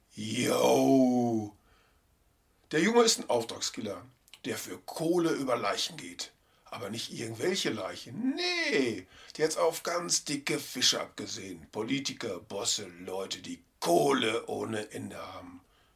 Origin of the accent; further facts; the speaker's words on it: Schwerte, North Rhine-Westphalia, Germany; Ein lecker Bierchen aus meiner Heimatstadt in Schwerte.